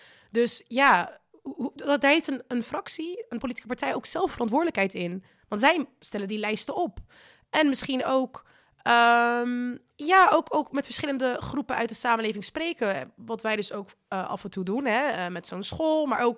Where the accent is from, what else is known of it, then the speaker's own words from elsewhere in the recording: Morocco; now in Netherlands; nou, ik ben volgens mij net als jullie Marokkaans.